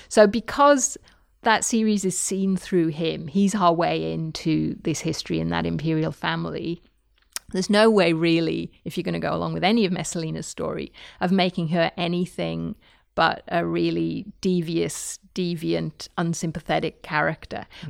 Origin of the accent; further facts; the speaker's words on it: United Kingdom; And being British, I say, oh, of course, the French.